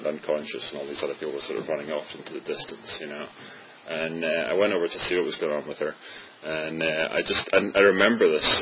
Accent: Scotland, United Kingdom; So, I was born and raised in Scotland

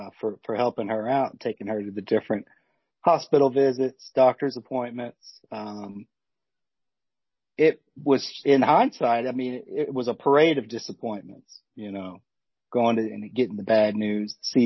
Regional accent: Sturgis, Kentucky, United States; growing up in Sturgis, Kentucky back in the 80s was just a real peaceful experience.

